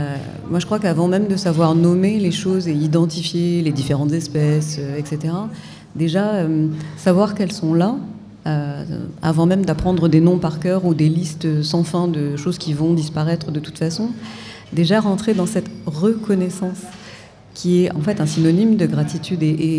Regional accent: Grenoble, Auvergne-Rhône-Alpes, France; born there; Mais après moi je suis née à Grenoble, donc pas très loin d'ici, donc le Rhône est très important aussi.

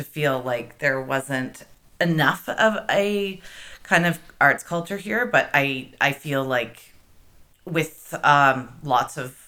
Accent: Waterloo, Ontario, Canada; also born or lived in Toronto; I grew up in Waterloo, and I did move to Toronto to sort of like sow my wild oats in my mid-20s. 4 years of mayhem in the big city, mm-hmm. and then came back home and met my wife, and we've really settled here in Kitchener

